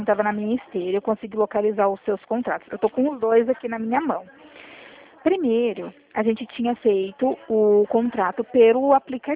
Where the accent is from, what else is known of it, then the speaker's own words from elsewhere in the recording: São Paulo, Brazil; eu sou aqui de São Paulo